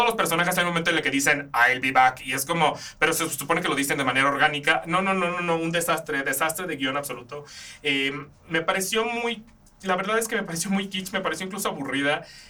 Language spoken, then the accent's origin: Spanish; Mexico; a mi país y no me gusta. Pero bueno, más allá de eso, que eso lo percibo yo como mexicano